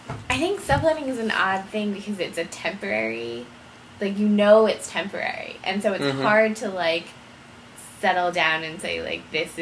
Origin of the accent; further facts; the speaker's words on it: United States; obviously growing up in America, like, you see Christmas around you all the time